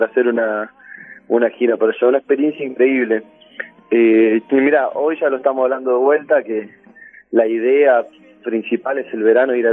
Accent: Lanús, Buenos Aires Province, Argentina; Y nosotros somos acá de Lanús

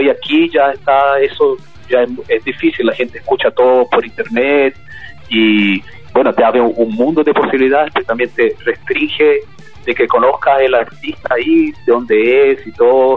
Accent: São Paulo, Brazil; Spanish is a second language; nosotros no somos de Chile, nosotros somos de San Pablo, Brasil.

